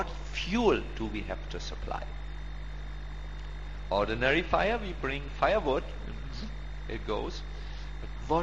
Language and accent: English; Germany; I am from Germany, I'm not from India.